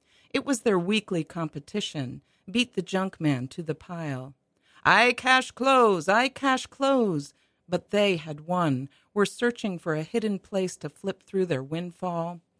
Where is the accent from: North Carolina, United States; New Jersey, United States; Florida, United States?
New Jersey, United States; I grew up in New Jersey, and we went into New York quite often to see my grandparents.